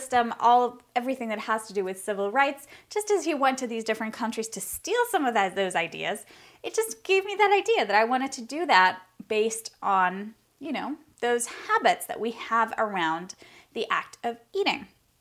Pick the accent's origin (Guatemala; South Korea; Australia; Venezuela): Venezuela; also born or lived in United States; now in Spain; I was born and raised in Venezuela, as you know. I have lived in the United States and I have lived and I'm currently living in Spain.